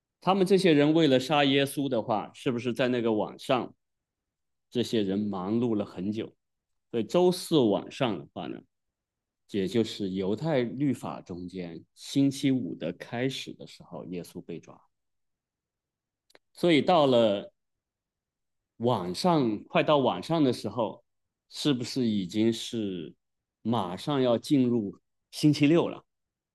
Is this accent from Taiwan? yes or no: no; China; 中国人讲究取名要不要重名，我们特别不喜欢重名，是不是？